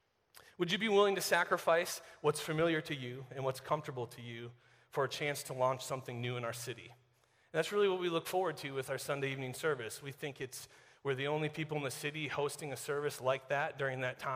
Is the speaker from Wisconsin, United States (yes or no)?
yes; Wisconsin, United States; You guys know that I'm from Wisconsin.